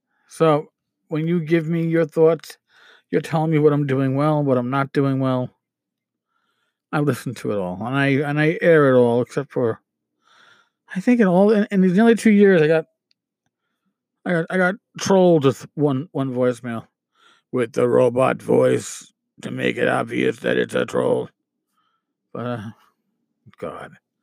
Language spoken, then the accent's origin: English; New York City, New York, United States; accent: New York; Remember, I'm a New Yorker. I don't speak the King's English.